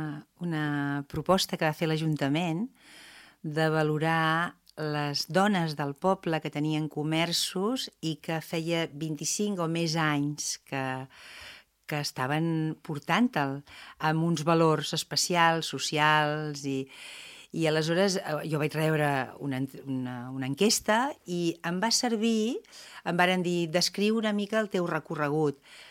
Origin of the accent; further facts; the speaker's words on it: Palafrugell, Catalonia, Spain; Palafrugell és el meu poble, el dels meus pares, dels avis, o sigui que jo sóc del poble de moltes generacions, i hi ha hagut moltes etapes, hi ha hagut una etapa que me'n vaig anar, però sempre he tornat